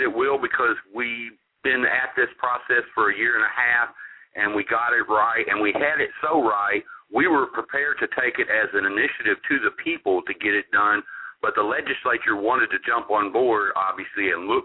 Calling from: Little Rock, Arkansas, United States; Hi, this is … in Little Rock.

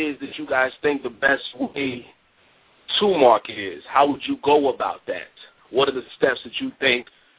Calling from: Orlando, Florida, United States; I'm calling in from Orlando, Florida. I'm a local artist out here in Orlando.

